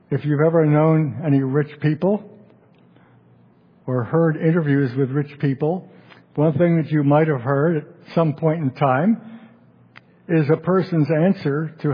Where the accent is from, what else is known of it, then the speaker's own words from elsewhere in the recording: New York, United States; called upon to give a defense for my faith in Jesus before my hometown synagogue in upstate New York.